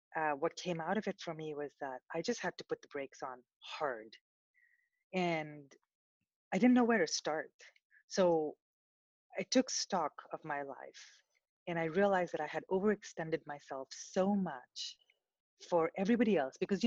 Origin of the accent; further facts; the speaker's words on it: India; also born or lived in New York; now in United States; I'm originally from India, and I spent 5 years in New York